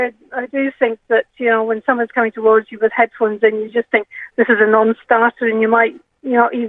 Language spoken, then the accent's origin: English; Scotland, United Kingdom; When I was a wee girl growing up in Scotland